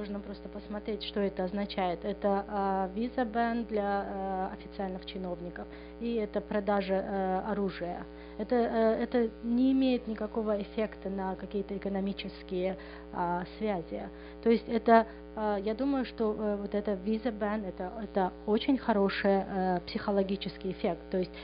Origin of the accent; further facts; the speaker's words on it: Uzbekistan; Russian is a second language; Я думаю, что Турция очень близка нам. Мы действительно узбеки и турки. Это одна нация. Мы говорим на одном языке.